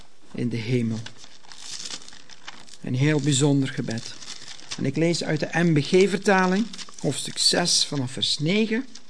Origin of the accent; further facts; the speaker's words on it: Belgium; Ik kom uit België, maar ik ben een ras echte Italiaan